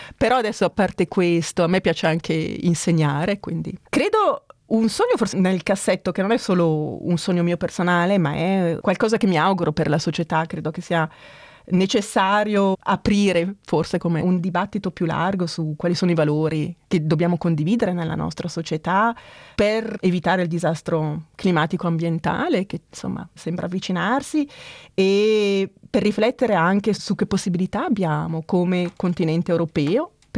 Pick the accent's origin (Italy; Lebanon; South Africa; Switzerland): Switzerland; Ticino; now in Bern, Switzerland; credo che sia stato più facile per me integrarmi qui, diciamo come ticinese, che per i miei figli che parlano perfettamente Hochdeutsch, tedesco.